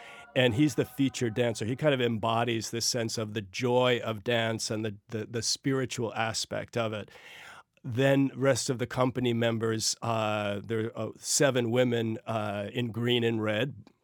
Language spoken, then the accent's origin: English; Floral Park, New York, United States; I grew up in Floral Park, Long Island.